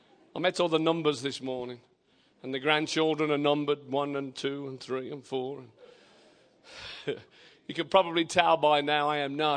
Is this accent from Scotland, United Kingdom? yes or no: no; Birmingham, West Midlands, United Kingdom; I found out last week that Birmingham, Alabama is actually named after my hometown. Woo! So I've never been here before, so I am blessed to be in the namesake of my hometown.